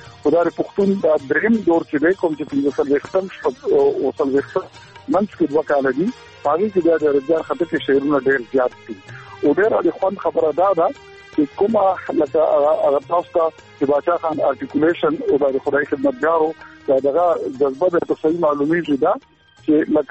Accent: Khadar Khel, Khyber Pakhtunkhwa, Pakistan; زمونږ کلی د کوهاټ لاچی سر نږدې خدر خیل نوم یو کلی و

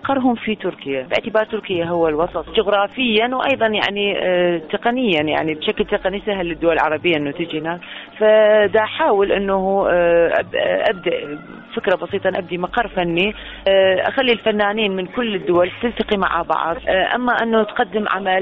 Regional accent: Iraq; أنا مو عربية لكن أنا عراقية لأن أصولي مو عربية. عندي والدتي أنا من أصول تركمانية

